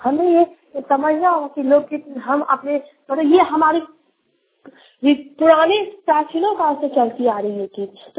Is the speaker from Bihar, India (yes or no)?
yes; Bhagalpur, Bihar, India; मैं भागलपुर से हूँ। मैं भागलपुर जिले को भागलपुर जिला को सबदीप को सबोर ग्राम सबोर से बोल रही हूँ।